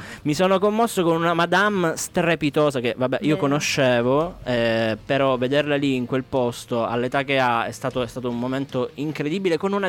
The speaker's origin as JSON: {"language": "Italian", "region": "Sicily", "country": "Italy", "said": "che tra l'altro sono anche i miei compaesani, sono siciliani anche loro."}